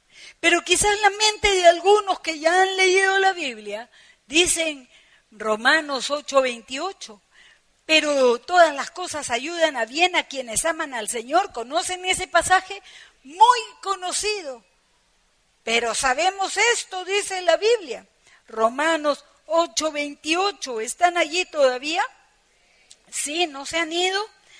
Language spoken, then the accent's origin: Spanish; Peru; Otra vez, somos peruanos.